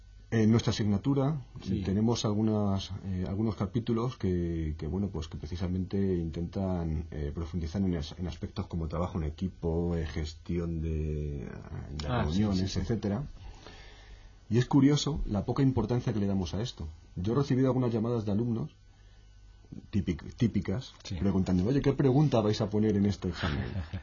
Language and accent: Spanish; Spain; yo soy un español y yo formo parte de esto